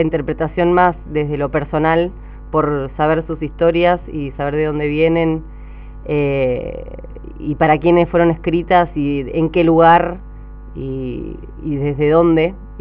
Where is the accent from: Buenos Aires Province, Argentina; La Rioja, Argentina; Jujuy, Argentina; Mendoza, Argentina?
Buenos Aires Province, Argentina; Mar del Plata; No, somos de Mar del Plata.